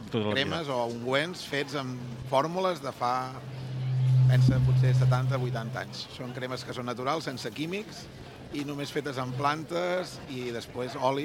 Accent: La Bisbal d'Empordà, Catalonia, Spain; De la Bisbal d'Empordà.

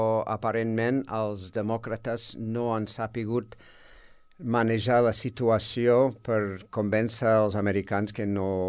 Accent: California, United States; born or raised there; Catalan is a second language; moved away; also born or lived in Utah

